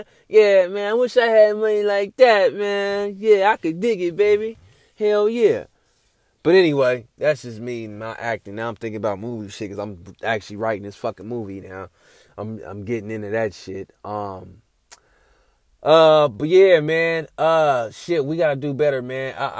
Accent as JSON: {"language": "English", "town": "Nacogdoches", "region": "Texas", "country": "United States", "tie": "born there", "said": "I'm like a black redneck. I was born in Nacogdoches, Texas."}